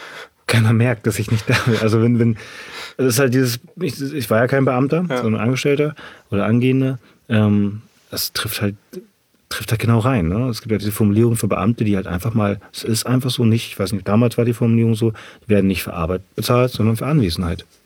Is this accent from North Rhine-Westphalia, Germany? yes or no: no; Ahrensburg, Schleswig-Holstein, Germany; ich komme aus Ahrensburg